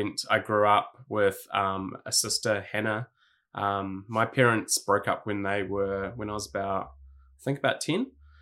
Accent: Hawke's Bay, New Zealand; Yeah, so like I grew up in Hawke's Bay in New Zealand, which is kind of like a small town on the east coast of New Zealand.

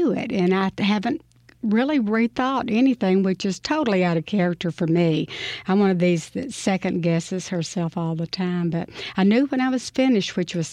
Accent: Greenville, Mississippi, United States; I grew up in Greenville, Mississippi. I was a senior when the federal government forced desegregation.

